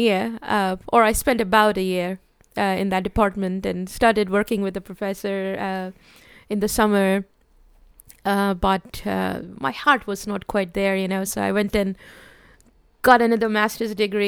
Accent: Mumbai, Maharashtra, India; English is a second language; moved away; And here I came from Mumbai, you know, I grew up in an academic campus, but then the last couple of years that I spent in Mumbai, I was going to school in the city.

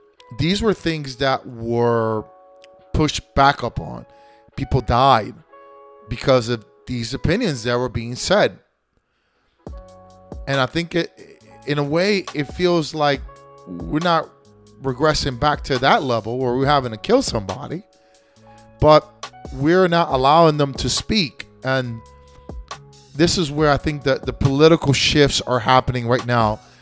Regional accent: United States; You know, I'm an American at the end of the day. I was born here, raised here, and I live here, USA.

